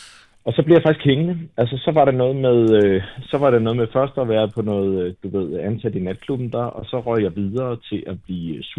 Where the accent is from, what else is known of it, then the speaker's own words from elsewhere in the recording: Roskilde, Zealand, Denmark; Jeg er 44 år, født og opvokset her i Roskilde ude i Himmelev, for at være lidt mere specifik.